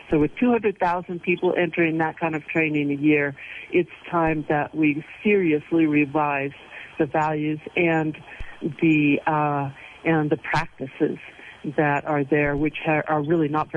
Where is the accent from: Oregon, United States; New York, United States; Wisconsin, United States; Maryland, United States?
Oregon, United States; in my home state of Oregon at the Malheur National Wildlife Refuge.